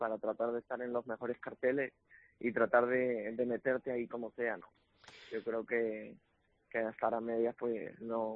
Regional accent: Lima, Peru; me habló de mi tierra, de Lima

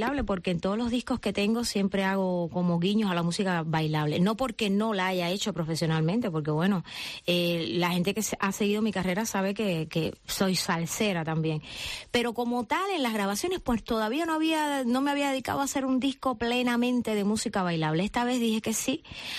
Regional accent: Guantánamo, Cuba; now in Tenerife, Spain; soy de Guantánamo, soy de Guantánamo y entonces cargo así a cuesta con muchísimo gusto pues a la tierra que me vio nacer.

